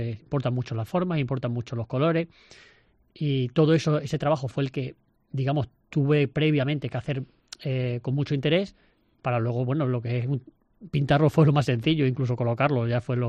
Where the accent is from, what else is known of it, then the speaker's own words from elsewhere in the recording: Plasencia, Extremadura, Spain; como placentino y como extremeño